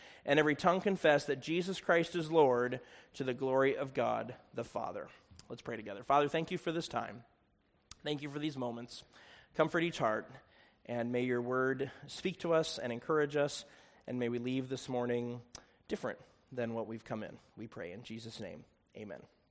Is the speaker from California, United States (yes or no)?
no; Chicago, Illinois, United States; I'm from Chicago. I'm from the Midwest. Like, I know what storms are like.